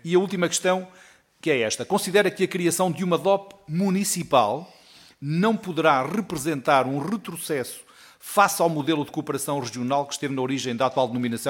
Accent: Bragança, Portugal; Eu estou a dizer nossa porque eu sou de Bragança

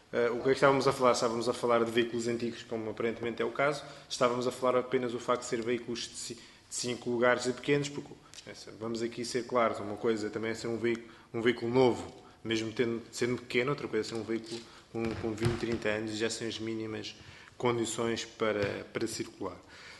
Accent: Portugal; Eu sou eleito pelo Círculo Eleitoral de Santarém, mas não deixo de ser português

